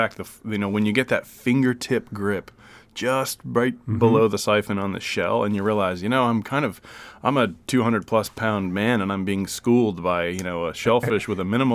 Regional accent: Anchor Point, Alaska, United States; I was born in Homer and then grew up in Anchor Point.

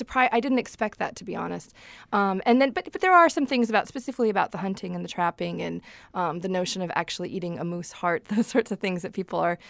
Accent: Alaska, United States; I'm from Alaska, and there's just tremendous interest in Alaska around the world.

